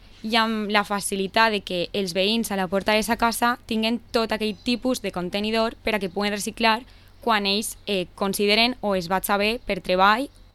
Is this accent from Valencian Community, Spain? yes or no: yes; Les Alqueries, Valencian Community, Spain; veure el meu poble amb orgull, no? I poder dir per ahí soc d'Alqueries